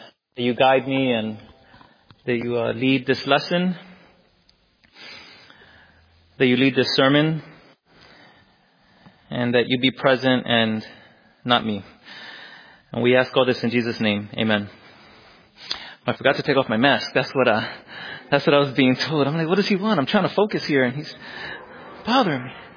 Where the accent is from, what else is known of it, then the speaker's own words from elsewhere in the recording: Philadelphia, Pennsylvania, United States; I grew up in North Philadelphia. I'm Puerto Rican. My family comes from Puerto Rico, but I was born in Philly.